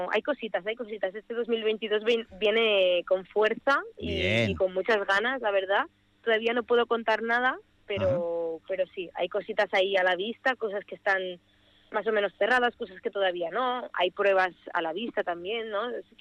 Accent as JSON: {"language": "Spanish", "region": "Catalonia", "country": "Spain", "said": "yo en mi caso, yo soy del Delta del Ebro, de un pueblecito pequeñito"}